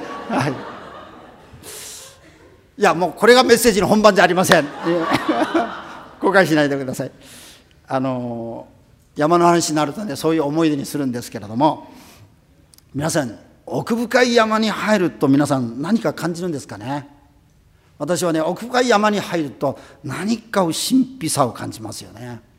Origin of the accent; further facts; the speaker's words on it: South Korea; だから私は大学生の時に、私出身韓国ですから、韓国のほとんどの山を全部登りました。